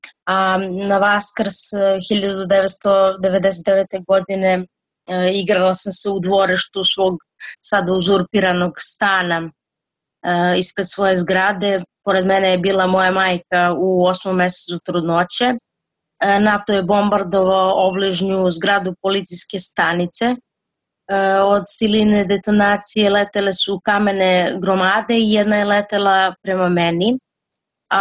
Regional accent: Gjakova, Kosovo; born there; Ja sam rođena u Đakovici i želim da kažem da sam krštena u manastiru Visoki Dečani

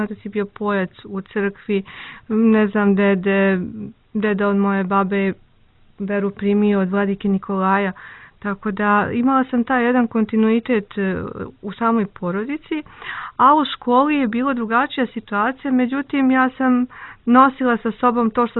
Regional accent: Kruševac, Šumadija and Western Serbia, Serbia; now in Belgrade, Serbia; A rođena sam u okolini Kruševca … tamo su moji počeci

